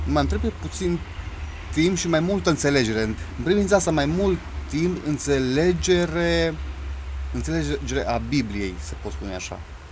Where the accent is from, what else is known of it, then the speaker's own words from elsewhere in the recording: Cluj-Napoca, Cluj County, Romania; sunt din Cluj-Napoca